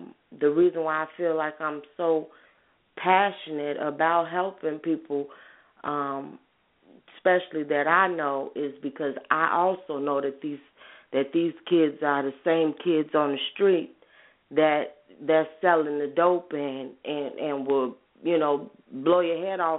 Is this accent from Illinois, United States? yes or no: yes; Chicago, Illinois, United States; And like I was saying earlier, I'm from Chicago, and it just troubles me